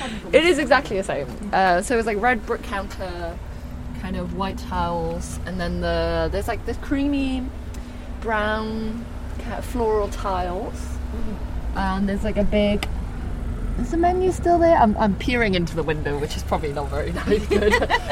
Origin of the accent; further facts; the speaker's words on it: Wales, United Kingdom; Yeah, so this is the high street in where I grew up in South Wales, in Bather.